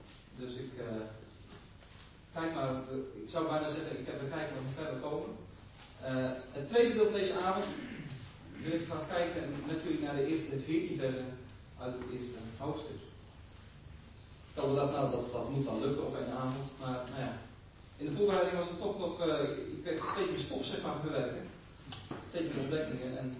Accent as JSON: {"language": "Dutch", "town": "Kampen", "region": "Overijssel", "country": "Netherlands", "also_born_or_lived": "Dordrecht", "said": "Ik kom zelf ook niet hier uit de buurt. Ik kom uit Kampen, maar ik ben geboren in de wonderschone stad Dordrecht."}